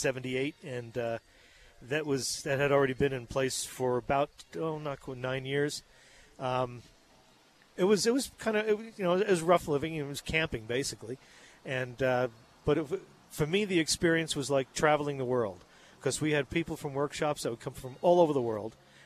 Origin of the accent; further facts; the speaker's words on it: Oyster Bay, New York, United States; accent: New York; moved away as an adult; No, I'm from Long Island. I can fall back into my New York accent. It just comes natural to me. But the thing was, I left there and looking for adventure, in the early 20s